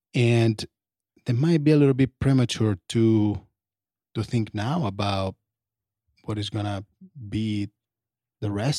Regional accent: Italy; I grew up in Italy.

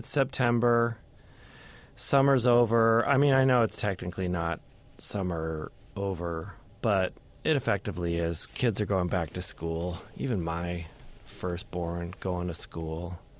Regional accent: Northeast, United States; I grew up in the Northeast. I went to a Big Ten school, but we were crummy when I went to Wisconsin.

